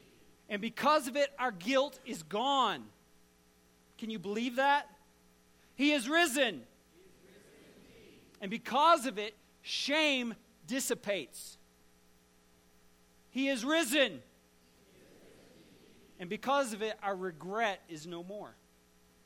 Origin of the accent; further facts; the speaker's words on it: Texas, United States; That's a Texan term, in case you don't know about that one. I'm from Texas.